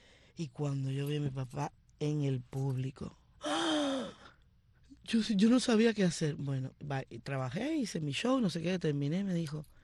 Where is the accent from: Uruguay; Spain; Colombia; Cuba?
Cuba; Porque dicen que los cubanos somos los argentinos